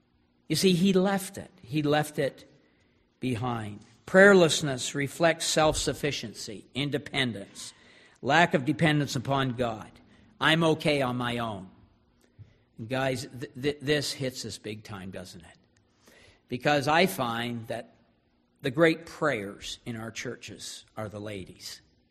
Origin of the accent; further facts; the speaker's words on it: Moncton, New Brunswick, Canada; I thought some of you from the Moncton area might appreciate this because I grew up on River Glade Speedway.